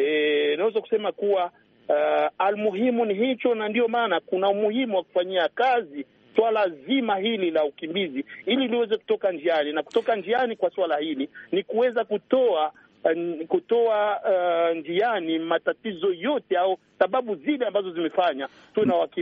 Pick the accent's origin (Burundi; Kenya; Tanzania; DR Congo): Burundi; now in Belgium; mimi ni Mrundi kama mkimbizi, lakini Belgium imelazimika kunipa mimi uraia ili niweze kuishi kama waraia wa Belgium.